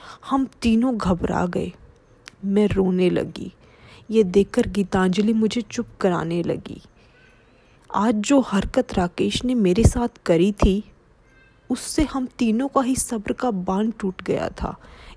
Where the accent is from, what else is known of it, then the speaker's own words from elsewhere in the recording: Kolkata, West Bengal, India; now in Pune, India; मैं कोलकाता की रहने वाली हूँ, लेकिन जॉब के लिए पुणे में आना पड़ा।